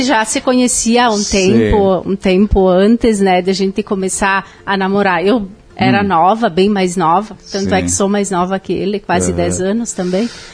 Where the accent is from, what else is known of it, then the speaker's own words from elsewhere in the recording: Nova Alvorada, Rio Grande do Sul, Brazil; Eu sou natural de Nova Alvorada. Na época que eu nasci, tenho como registro natural da Arvorezinha, né? Também, mas pertence hoje Nova Alvorada. Na linha 11